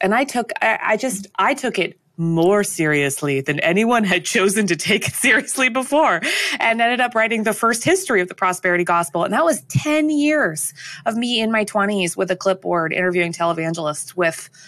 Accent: Canada; The truth is, as a Canadian, I thought he was a real person.

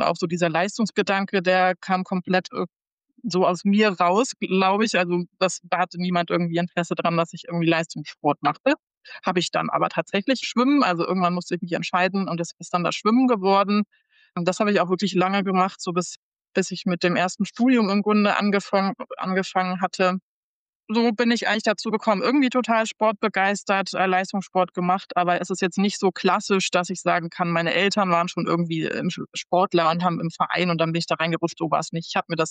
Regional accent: Hamburg, Germany; im März 2022 dann letztendlich in Hamburg gelandet. Wieder zurück. Also ich komme aus Hamburg und war dann viele Jahre woanders und bin jetzt back to the roots wieder in der Heimat.

